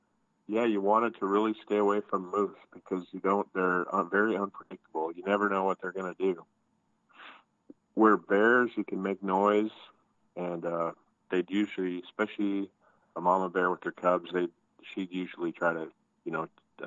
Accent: Montana, United States; I grew up in Montana, and we live here in Washington, where I've never been around open carry. So, I mean, I grew up around guns a little bit in Montana

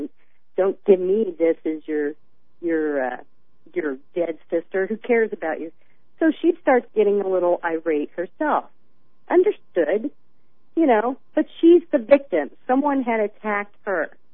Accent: Missouri, United States; I remember when I grew up in Missouri, you know, long distance was across the county to my friend's house

